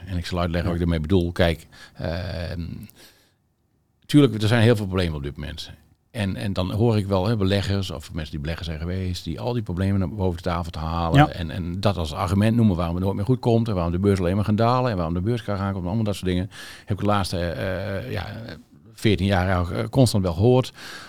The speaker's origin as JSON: {"language": "Dutch", "region": "Friesland", "country": "Netherlands", "said": "Ik ben een Fries."}